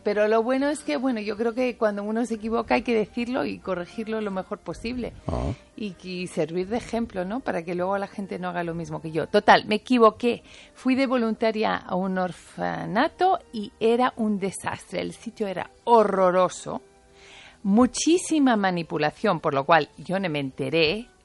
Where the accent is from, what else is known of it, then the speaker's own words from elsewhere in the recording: Spain; born there; nací por poquito en España, porque mi madre vino embarazada en aquel barco mítico Génova-Barcelona